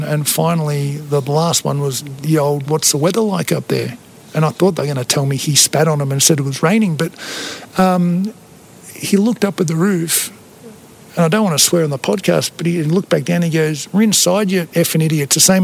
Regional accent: Australia; I'm Australian. I'm 7 foot tall. They're the facts.

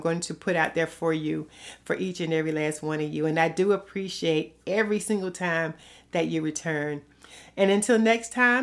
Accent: the South, United States; accent: southern drawl; And if you can't tell from my accent, there's a little bit of southern drawl in there a little bit.

